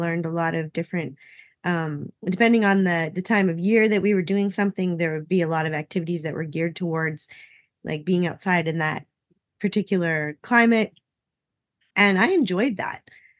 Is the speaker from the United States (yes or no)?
no; Enola, Manitoba, Canada; No, I grew up in out near Enola, Manitoba. So okay. I grew up out in the country, but I did spend a lot of time in the city, though.